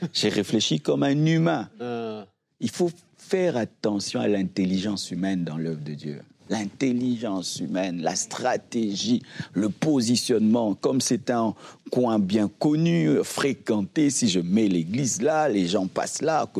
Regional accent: Kinshasa, DR Congo; j'ai grandi à Lemba

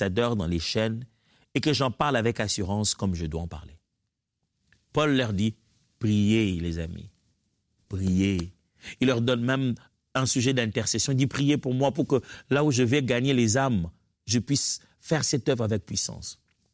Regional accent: Kinshasa, DR Congo; C'est un pasteur chez nous à Kinshasa.

